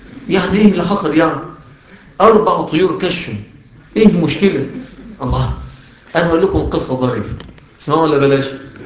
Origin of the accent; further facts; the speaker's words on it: Egypt; فناس ابطال عندنا في مصر والله.